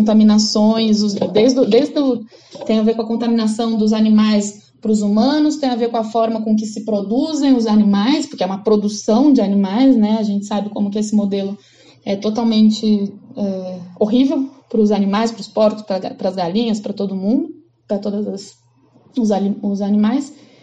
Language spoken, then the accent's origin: Portuguese; São Paulo, Brazil; Eu fiz ela aqui. Eu sou de São Paulo, né? Acho que a gente não tinha falado sobre isso ainda.